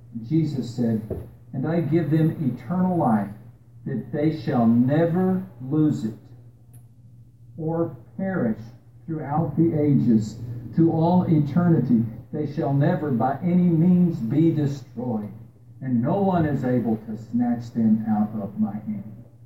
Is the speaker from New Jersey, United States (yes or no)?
no; Texas, United States; Where I grew up in West Texas, there was a lot of branding that took place with the cattle.